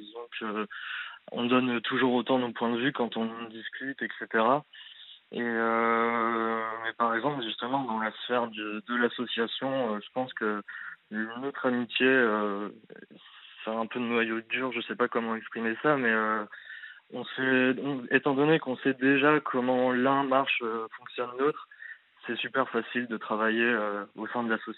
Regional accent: Alençon, Normandy, France; moi je suis d'Alençon à la base, Romain aussi

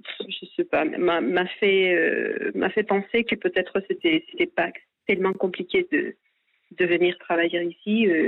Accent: Madrid, Community of Madrid, Spain; French is a second language; now in Paris, France; j'étudie dans une école française à Madrid quand j'étais adolescent.

